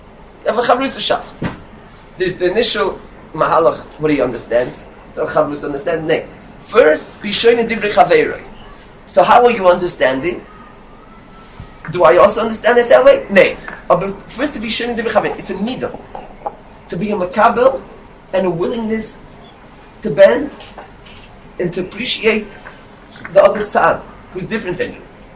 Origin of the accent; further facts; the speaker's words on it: Israel; I grew up in Eretz Yisrael before the peace process. I used to go to Hebron all the time.